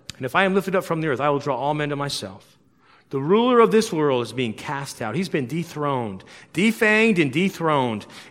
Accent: Denver, Colorado, United States; But, you know, now that they've legalized all of these things, I don't like it. But you know, I grew up in Denver, Colorado.

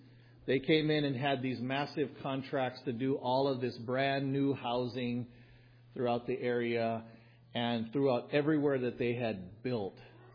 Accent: Kauai, Hawaii, United States; I was growing up on Kauai

